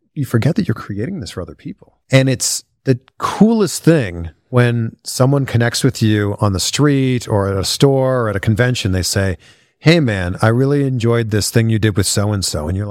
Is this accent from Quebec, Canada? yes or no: no; Pickering, Ontario, Canada; hey, I grew up in Pickering.